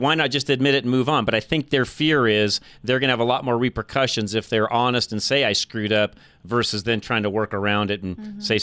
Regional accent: Texas, United States; I'm a Texan. I need to make sure Texas is represented correctly.

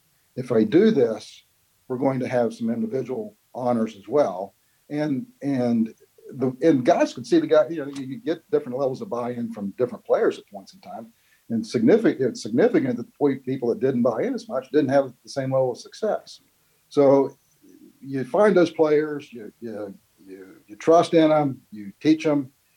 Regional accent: Williamstown, West Virginia, United States; also born or lived in Parkersburg; Well, I was from Parkersburg, West Virginia, and Williamstown, actually, which is right across the river from Marietta.

